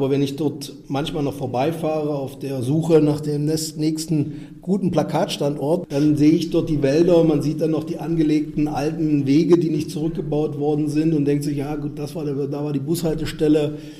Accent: Bitterfeld-Wolfen, Saxony-Anhalt, Germany; also born or lived in Leipzig; Ich bin in Leipzig geboren und 1975, damit wird klar, ich gehe straff auf die 50 zu und wohne seit 1979 in Wolfen, jetzt Bitterfeld-Wolfen, Ortsteil Wolfen.

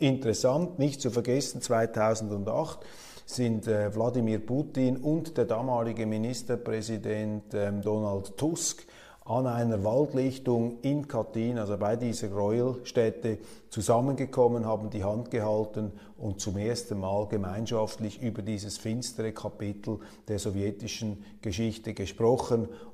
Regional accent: Switzerland; Für mich jetzt völlig fremd als Schweizer

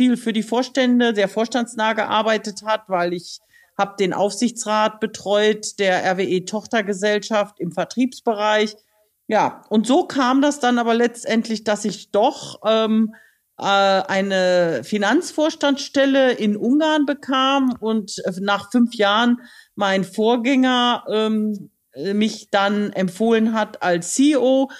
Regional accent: Balve, North Rhine-Westphalia, Germany; born there; ich bin aber waschechte Westfälin, geboren im Sauerland, in Balve im Sauerland und bin dort zur Schule gegangen in Arnsberg, habe dann in Münster Jura studiert und auch ein Semester BWL, habe in Bielefeld promoviert

